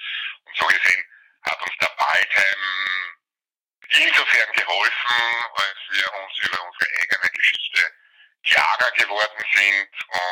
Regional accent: Vienna, Austria; das wäre ein Rechercheaufwand, den ich mir als Wiener in Wien ersparen kann.

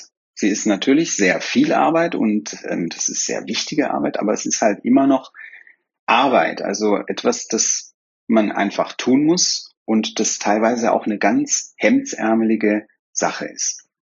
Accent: Baden-Württemberg, Germany; wie man bei mir im Schwabenland sagt, wo ich herkomme.

